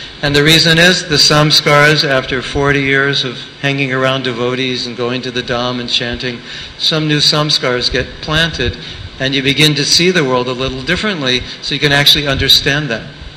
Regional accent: New York, United States; My father's from New York and he's Jewish. I can say it. I come from New York Jewish family, so I can say that.

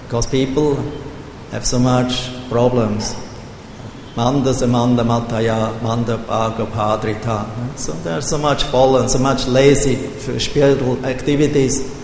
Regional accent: Switzerland; I'm from Switzerland, you know, it's a workers' nation.

